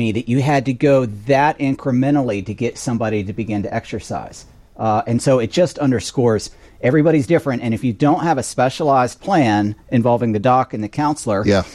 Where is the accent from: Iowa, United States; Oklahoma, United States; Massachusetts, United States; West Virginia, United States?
West Virginia, United States; Look, I come from West Virginia, and we say it's a lot more, it's easier to get to a liquor store than it is to a mental health counselor.